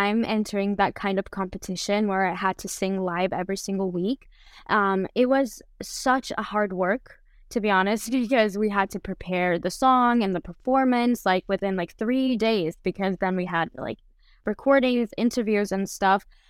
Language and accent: English; Georgia; from Georgia, and I'm going to be representing Georgia on Eurovision 2023.